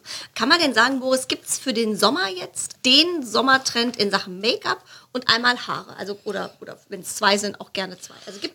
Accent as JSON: {"language": "German", "region": "Hesse", "country": "Germany", "said": "Ich bin ja Hesse, gell? Ich kann Hessisch babbeln, gell?"}